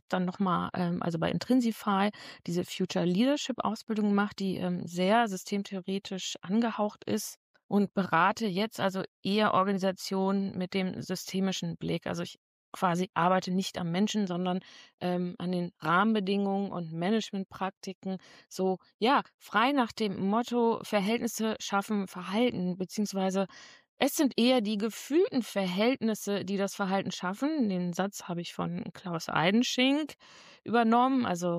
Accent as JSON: {"language": "German", "town": "Osnabrück", "region": "Lower Saxony", "country": "Germany", "tie": "born there", "lives_now": "Hamburg, Germany", "said": "Hamburg ist allerdings nicht meine Geburtsstadt. Ich bin in Osnabrück geboren und habe dort angefangen, nach dem Abi ganz klassisch BWL zu studieren an der Uni."}